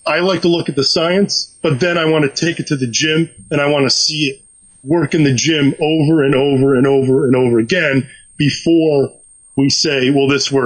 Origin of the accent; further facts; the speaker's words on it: Connecticut, United States; Connecticut.